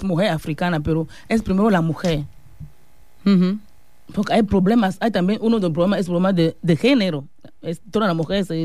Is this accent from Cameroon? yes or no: yes; Cameroon